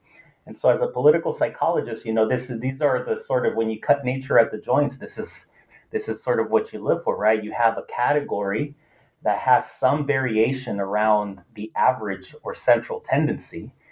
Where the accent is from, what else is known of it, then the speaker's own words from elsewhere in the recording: Los Angeles, California, United States; I'm originally from Los Angeles